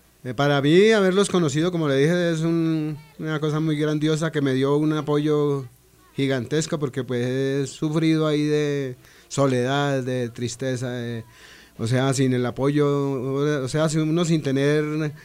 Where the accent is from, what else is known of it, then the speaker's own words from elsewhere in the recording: Colombia; yo me niego, como ciudadano colombiano